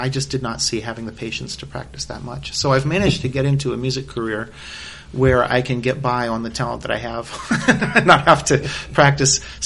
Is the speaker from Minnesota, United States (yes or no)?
no; Berkeley, California, United States; I grew up in Berkeley, and there was a repertory theater downtown, the Berkeley Theater, that changed shows every night.